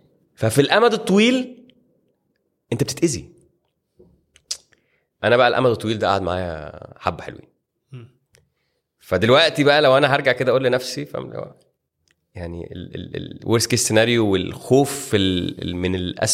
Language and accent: Arabic; Egypt; قال لي: بحسدك ان انت من مصر